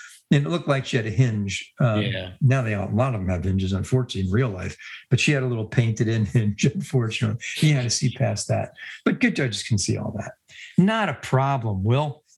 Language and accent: English; Ireland; I'm Irish. I know this.